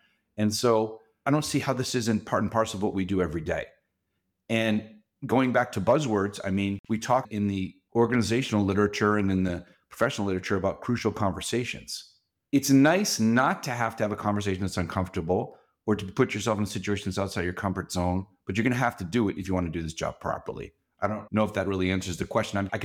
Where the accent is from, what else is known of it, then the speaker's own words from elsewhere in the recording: New England, United States; Like, I grew up in New England and I went to school. I went to college in Jersey.